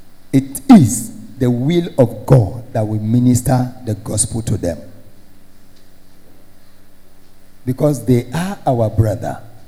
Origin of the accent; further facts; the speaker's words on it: Kontagora, Niger State, Nigeria; I remember when late Archbishop Benson Ndawsa came to Kontagora, my hometown, to preach with his team.